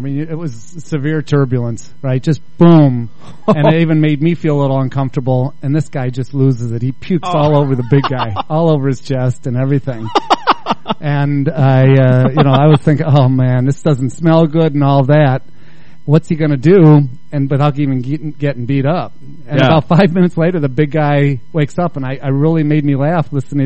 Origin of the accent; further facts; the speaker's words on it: Chicago, Illinois, United States; also born or lived in New York; and New York was a great town, but I'm certainly happy to be back in Chicago.